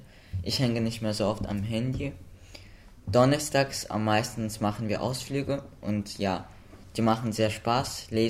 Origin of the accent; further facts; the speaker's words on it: Russia; now in Berlin, Germany; ich komme ursprünglich aus Russland